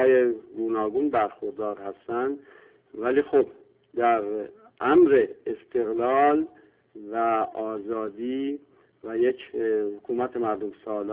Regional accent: Iran; برای من و به عنوان یک ایرانی و یک انسان ملی بهترین راه تشخیص دادم

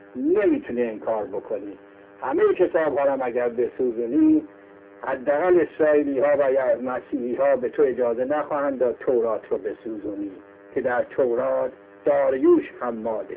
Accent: Iran; همه ما ایرانی هستیم، به زبانهای مختلف گویش میکنیم

